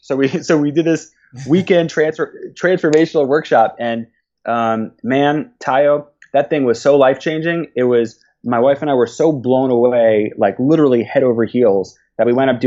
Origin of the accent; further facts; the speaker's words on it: New York, United States; I grew up in New York, and I went to elementary school, high school, Queens College.